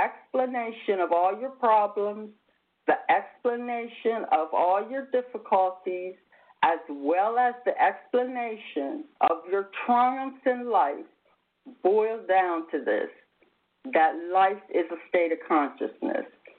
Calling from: Bridgeton, New Jersey, United States; I'm broadcasting from Bridgeton, New Jersey

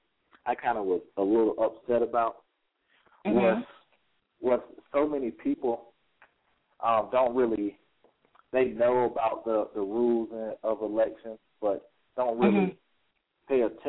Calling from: South Carolina, United States; I'm calling from South Carolina.

